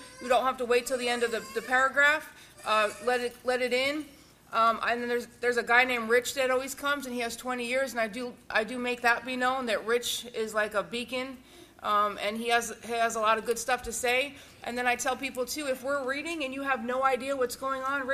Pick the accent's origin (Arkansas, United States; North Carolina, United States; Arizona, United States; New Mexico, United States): Arizona, United States; And we're from Arizona.